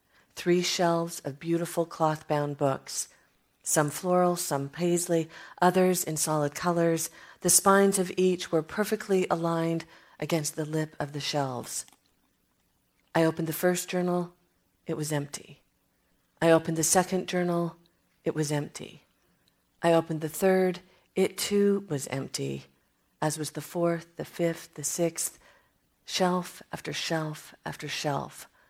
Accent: Riverside, California, United States; born there; And it reminds me where I come from. And I was born in Riverside, California, and I just think we imprint on those early signals of light and smell and orange blossoms.

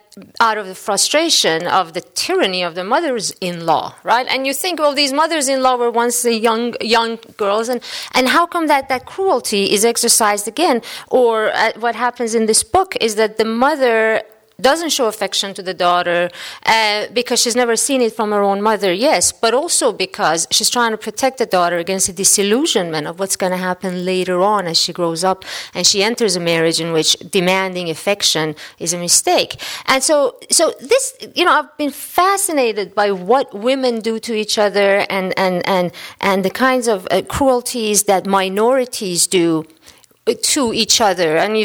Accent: Iran; English is a second language; this always fascinated me when I was growing up in Iran

